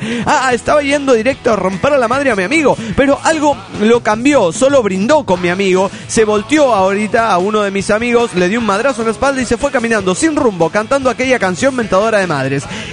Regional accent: Chetumal, Quintana Roo, Mexico; de Chetumal, Quintana Roo, México.

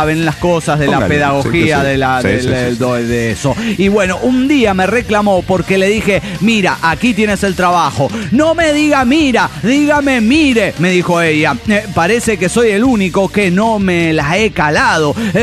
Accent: Mexico City, Mexico

